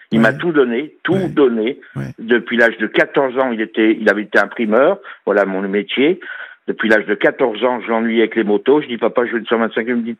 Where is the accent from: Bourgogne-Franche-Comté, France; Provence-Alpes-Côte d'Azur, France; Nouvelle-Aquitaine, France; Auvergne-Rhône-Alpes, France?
Auvergne-Rhône-Alpes, France; Lyon; puisque nous sommes lyonnais à la base